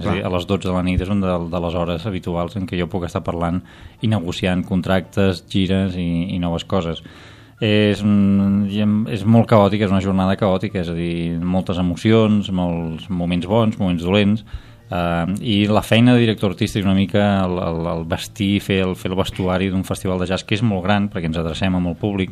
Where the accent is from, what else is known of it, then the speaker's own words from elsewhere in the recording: Barcelona, Catalonia, Spain; now in Sant Feliu, Spain; Jo no tant, perquè era més aviat petit i per tant, sempre em vaig limitar molt al meu barri, al barri de la Sagrera.